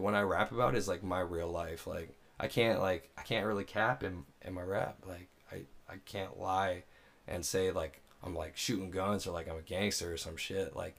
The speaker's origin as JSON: {"language": "English", "town": "Naples", "region": "Florida", "country": "United States", "tie": "born or raised there", "said": "you get a weird stereotype growing up in Naples, because, you know, everybody comes from money down there."}